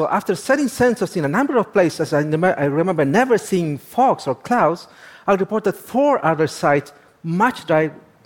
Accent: Chile; Well, because I was born and raised in the Atacama.

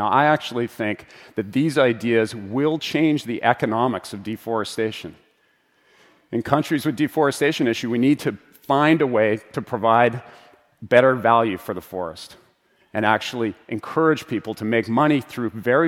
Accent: Vancouver, British Columbia, Canada; and I'm hoping, that my hometown of Vancouver actually potentially announces the world's tallest at around 20 stories.

